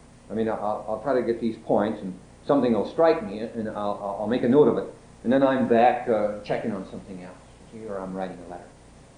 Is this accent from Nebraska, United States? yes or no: no; California, United States; I'm from California